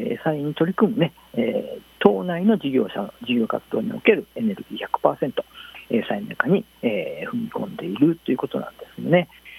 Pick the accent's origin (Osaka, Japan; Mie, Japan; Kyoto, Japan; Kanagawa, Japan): Kyoto, Japan; 地元京都なんですけれども